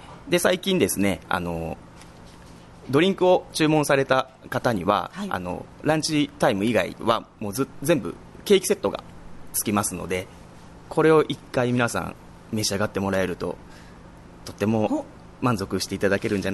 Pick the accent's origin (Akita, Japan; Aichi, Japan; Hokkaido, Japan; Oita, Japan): Aichi, Japan; Seto; 僕も、生まれも育ちも瀬戸っ子なので、やっぱり、ね、地元が元気っていうのがやっぱ一番いいかなと思って